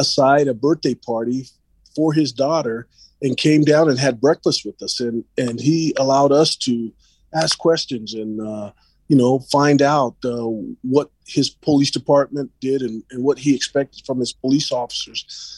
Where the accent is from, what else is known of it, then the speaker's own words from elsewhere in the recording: Utah, United States; You know, I know they have done things in Utah, and I grew up in the Salt Lake Ogden area, but I have a lot. My family is from back east